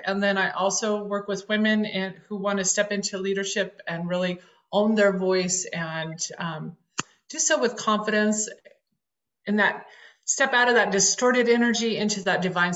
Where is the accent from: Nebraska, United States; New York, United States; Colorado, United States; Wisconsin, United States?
Colorado, United States; Denver; now in Italy; I'm in Italy now, but I was born and raised in Colorado, Denver.